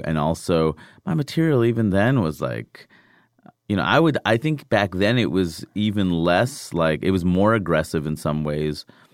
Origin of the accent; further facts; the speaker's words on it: New York, United States; And, you know, I grew up in New York, so I got to go to the Comedy Cellar and see